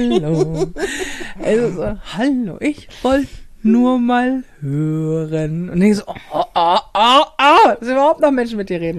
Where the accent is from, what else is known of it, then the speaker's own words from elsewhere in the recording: Hamburg, Germany; accent: Hamburg; weil ich Hamburger bin und als Hamburger sprichst du Endungen nicht mit.